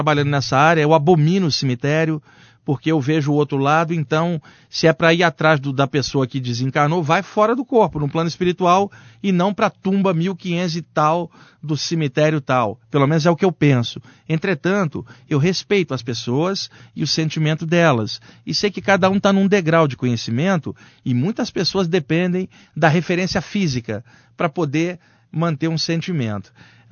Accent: Rio de Janeiro, Brazil; now in São Paulo, Brazil; Eu que sou do Rio de Janeiro, mas estou aqui em São Paulo há 20 anos

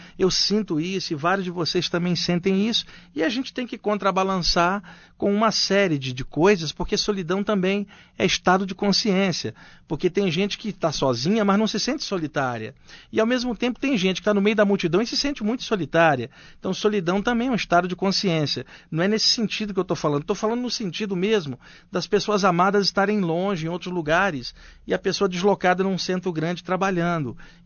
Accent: Rio de Janeiro, Brazil; now in São Paulo, Brazil; eu vivi no Rio, eu sou carioca. Eu estou em São Paulo desde 1989.

